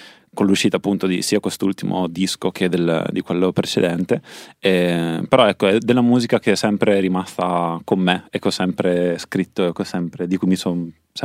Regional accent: Trentino-Alto Adige, Italy; io vengo dal lago di Garda, Alto

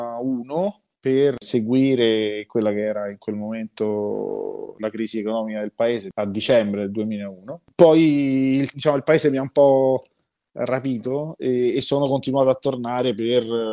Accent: Rome, Lazio, Italy; Sai, io sono nato a Roma e c'ho un rapporto con gli oggetti che ce lo portiamo noi romani da piccoli

